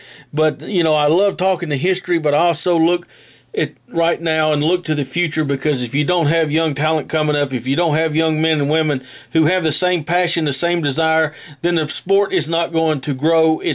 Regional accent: Kingsport, Tennessee, United States; the one covering the history of East Tennessee, more importantly, the city of Kingsport, my hometown

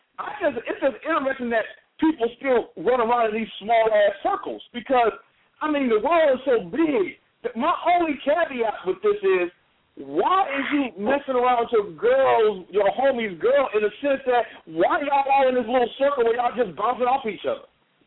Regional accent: Chicago, Illinois, United States; also born or lived in Minnesota; now in Houston, United States; I'm from Chicago, and I lived in Minnesota for 20 years, and now I'm in Houston

